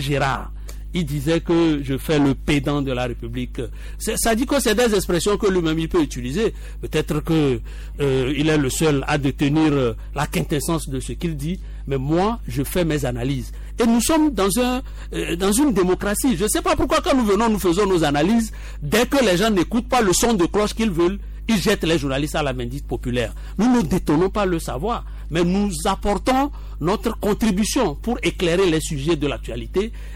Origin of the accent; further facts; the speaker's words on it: Centrale, Togo; chez nous dans le Tchaoudjo